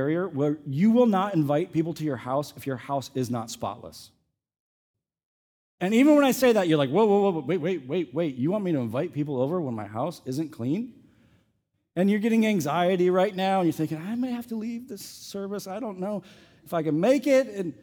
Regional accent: Midwest, United States; Now, I come from the Midwest. I grew up on a farm in the Midwest, okay?

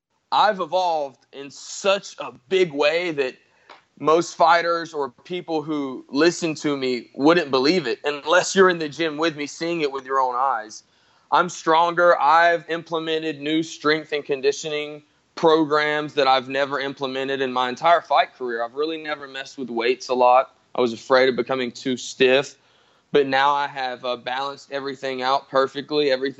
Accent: Brunswick, Georgia, United States; it's opening up a gym where it all started for me. That's in my hometown of Brunswick, Georgia, South Georgia.

